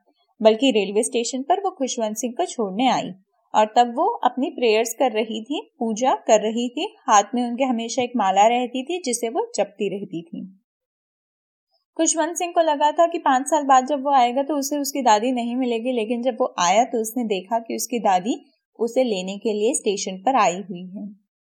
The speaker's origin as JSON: {"language": "Hindi", "town": "Sonipat", "region": "Haryana", "country": "India", "said": "मैं सोनीपत हरियाणा से बिलोंग करती हूँ।"}